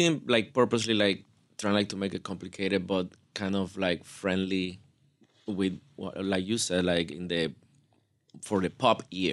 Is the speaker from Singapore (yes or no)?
no; Panama City, Panamá, Panama; now in Chicago, United States; Like I grew up in Panama City, very like like urban living growing up, like in the city of Panama.